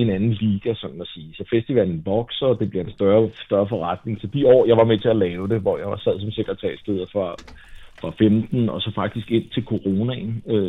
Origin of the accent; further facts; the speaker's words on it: Roskilde, Zealand, Denmark; Jeg er 44 år, født og opvokset her i Roskilde ude i Himmelev, for at være lidt mere specifik.